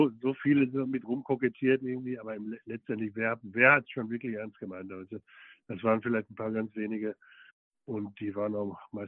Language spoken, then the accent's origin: German; Herne, North Rhine-Westphalia, Germany; die waren ja auch in Herne, in meiner Heimatstadt.